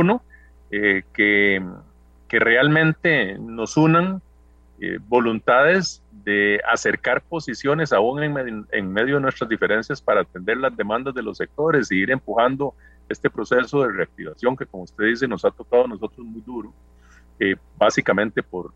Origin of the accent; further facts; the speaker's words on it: Costa Rica; que eso es al final de cuentas lo que nos va a permitir salir adelante juntos